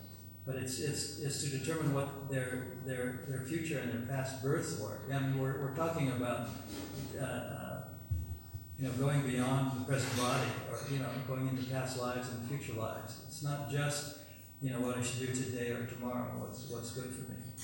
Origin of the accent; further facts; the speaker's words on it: United States; of course I come from America, I have a lot to answer for